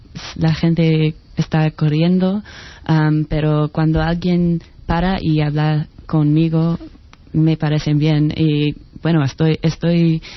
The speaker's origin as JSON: {"language": "Spanish", "region": "New York", "country": "United States", "second_language": "Spanish", "moved": "as an adult", "said": "Sí, soy de Nueva York, estudio aquí desde hace 4 meses, pero regresó a los Estados en una semana."}